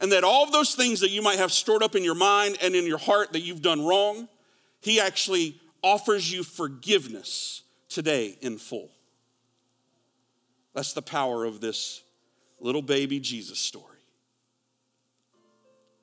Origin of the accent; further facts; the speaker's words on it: Clover, South Carolina, United States; if I were to go back to my hometown and people, this little old boy from Podunk, Clover, South Carolina, there are people who would not believe what God's done in my life